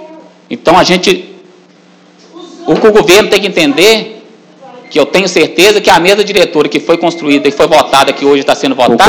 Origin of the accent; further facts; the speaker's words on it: Santa Rita, Brazil; born there; now in Cachoeira, Brazil; Somos conterrâneos, somos de Santa Rita, moro muitos anos em Cachoeira, mas sou nascido Santa Rita de pai e mãe.